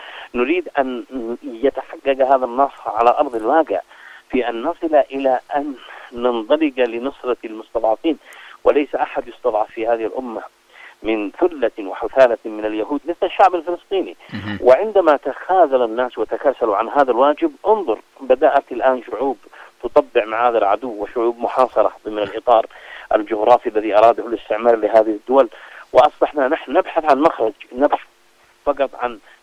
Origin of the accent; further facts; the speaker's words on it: Yemen; لأننا نحن كشعب يمني من القضايا الأساسية بالنسبة لنا نحن